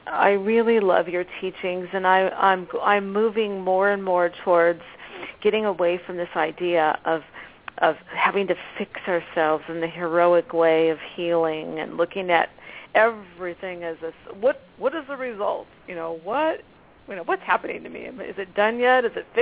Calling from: California, United States; And there was a lot of California calls today. I'm from California.

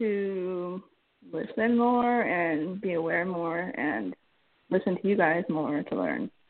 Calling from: California, United States; I'm calling from California.

